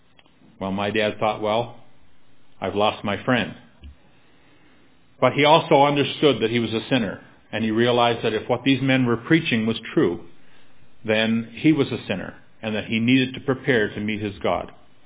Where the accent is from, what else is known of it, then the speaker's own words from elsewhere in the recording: Prince Edward Island, Canada; born there; I was born in Prince Edward Island a few years ago, and my parents were saved when the first gospel tent was erected in that province.